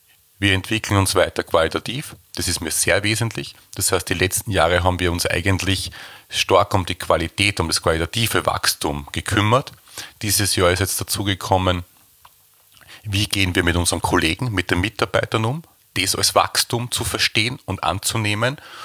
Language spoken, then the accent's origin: German; Austria; ich bin ja Österreicher